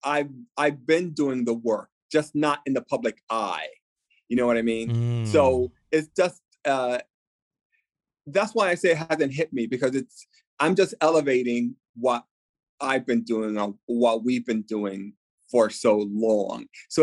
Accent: New York, United States; But I think being Latino, being a New Yorker, but never having the dream

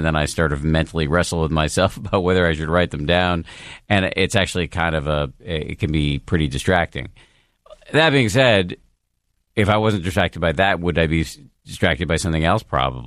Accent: Maine, United States; accent: Maine; I won't else spare you my Maine accent because it's terrible.

